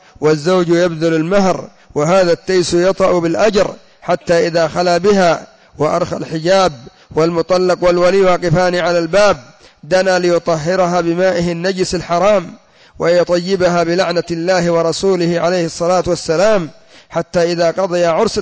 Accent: Yemen; وكان قد سموه عندنا في اليمن بالزواج السياحي

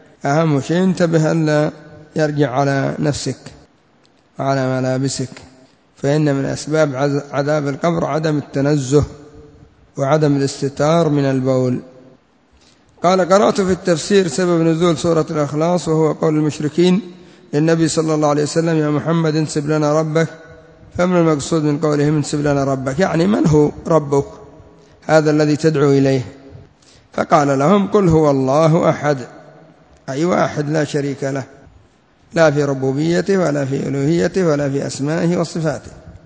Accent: Yemen; عندنا في اليمن هذه الكلمة يراد بها أن فلان أحسن من فلان

